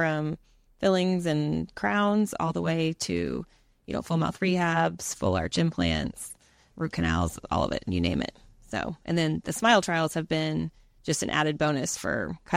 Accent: Evansville, Indiana, United States; Well, like you said … I'm from Evansville, Indiana.

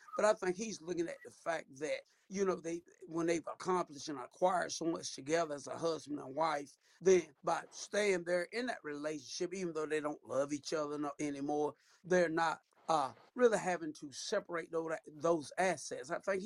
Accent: South Carolina, United States; I'm a country boy. I'm from South Carolina.

